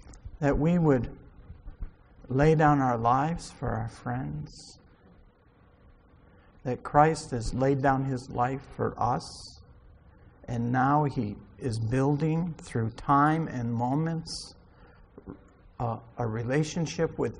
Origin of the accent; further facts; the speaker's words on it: Mayfield, New York, United States; So I told him I grew up in Mayfield.